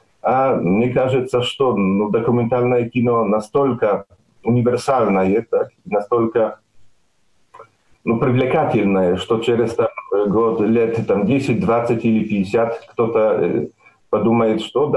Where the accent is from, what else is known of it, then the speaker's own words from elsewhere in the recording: Poland; first language Belarusian; Russian is a second language; Я родился в деревне, где моим первым языком был белорусский язык. Я научился по-польски только в школе, там, в 6 или 7 лет. Там у нас на деревне, на улице все говорили по-белорусски.